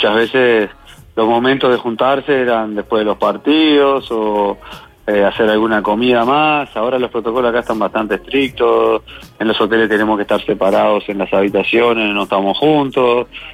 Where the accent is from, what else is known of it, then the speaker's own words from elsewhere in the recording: Uruguay; estoy yo que soy uruguayo